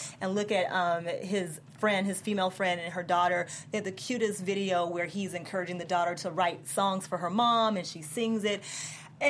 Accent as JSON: {"language": "English", "region": "Georgia", "country": "United States", "said": "Red and black. I'm from Georgia. Bulldogs."}